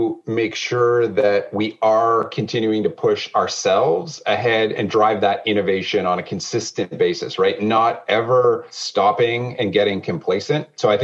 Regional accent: Canada; And I think I have a unique perspective on the world and way to find like partnership and competition, partly because I'm being Canadian, right?

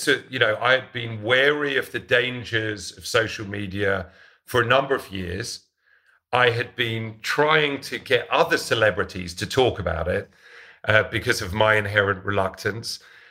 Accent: London, United Kingdom; my ambitions for my career were pretty limited growing up in Northwest London.

